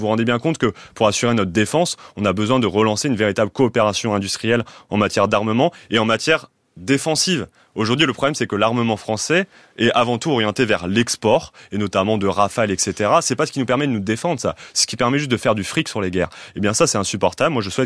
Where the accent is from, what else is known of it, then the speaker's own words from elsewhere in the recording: Amiens, Hauts-de-France, France; Chez moi, à Amiens, les fermetures des usines, le recul des services publics, la mise en concurrence des agriculteurs